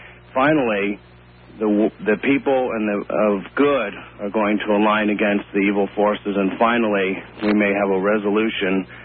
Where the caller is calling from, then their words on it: New York, United States; I am in New York, New York.